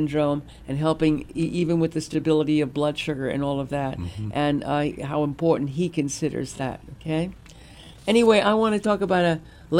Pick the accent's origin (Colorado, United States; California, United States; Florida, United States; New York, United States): New York, United States; Brooklyn; I grew up in the Brooklyn. Come on, I say that, but every time I say that, I think of I'm born, raised in Brooklyn.